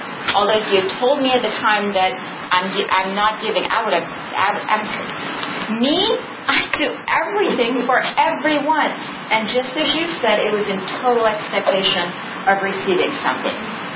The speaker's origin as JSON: {"language": "English", "town": "Boston", "region": "Massachusetts", "country": "United States", "said": "from Boston over here."}